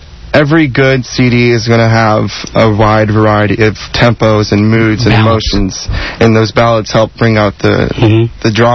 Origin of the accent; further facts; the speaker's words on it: Louisiana, United States; now in Houston, United States; I'm a Southern boy. I'm from Louisiana.